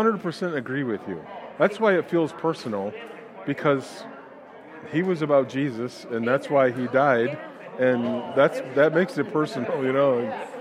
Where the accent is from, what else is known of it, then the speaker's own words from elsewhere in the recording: Inkster, Michigan, United States; I grew up on South Brandon.